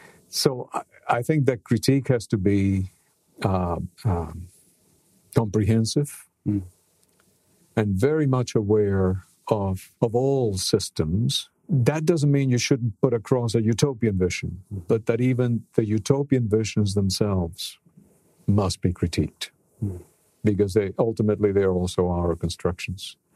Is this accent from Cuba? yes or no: yes; Cuba; born there; English is a second language; Now, I was born in Cuba. I lived in a socialist, then communist regime, openly declared as such.